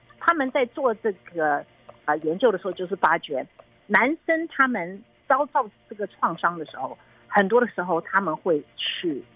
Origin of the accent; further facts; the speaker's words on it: China; 那我们中国人呢，他们这里呢也特别的去查一下啊，比如说中国人里头呢，我们也是从以前，对不对，文化大革命啊，还有天灾啊，人祸啊，各式各样的